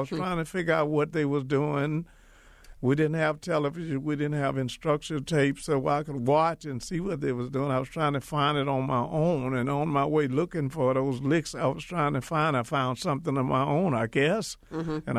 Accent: Louisiana, United States

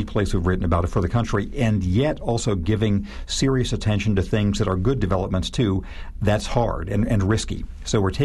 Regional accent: California, United States; I grew up in California, as I mentioned.

